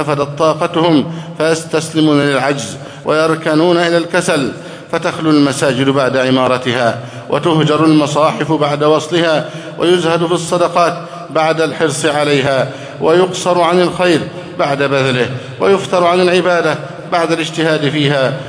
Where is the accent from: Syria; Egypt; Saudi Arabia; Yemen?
Egypt; اللهم احفظ بلدنا مصر أمنا أمانا، سخاء رخاء